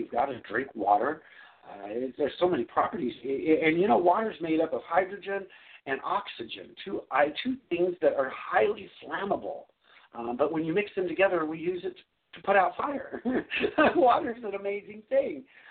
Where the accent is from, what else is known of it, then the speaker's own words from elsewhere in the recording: California, United States; now in Texas, United States; because I was raised in California, where when people came from Texas, they spoke in an accent. Now I live down in Texas, and I'm the one with the accent